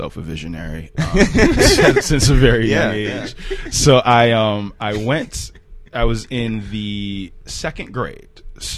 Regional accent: Buffalo, New York, United States; also born or lived in Harlem; And then my parents moved me and my sisters. I have two older sisters.

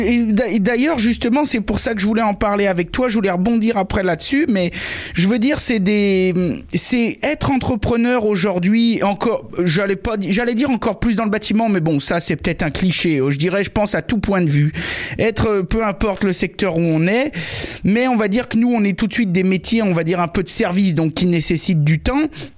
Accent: Auvergne-Rhône-Alpes, France; maintenant je suis dans la Loire, mais j'ai grandi dans l'Ain, moi.

